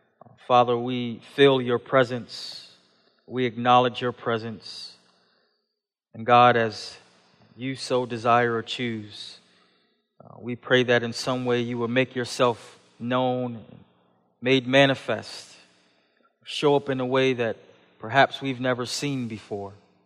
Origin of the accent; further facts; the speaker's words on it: Buffalo, New York, United States; I grew up in Buffalo. I am a Buffalo Bills fan, a Buffalo Sabres fan, and a New York Yankees fan.